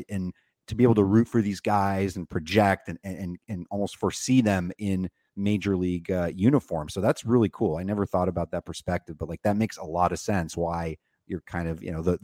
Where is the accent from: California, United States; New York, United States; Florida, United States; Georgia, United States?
California, United States; Los Angeles; But like, I grew up in Los Angeles. It's about, just about as big of a city as you can get, and not far from Dodger Stadium